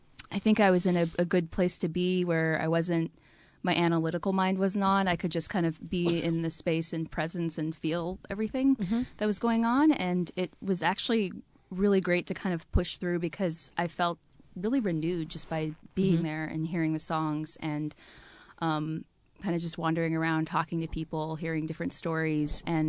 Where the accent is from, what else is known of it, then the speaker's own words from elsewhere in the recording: San Diego, California, United States; I grew up in San Diego, California.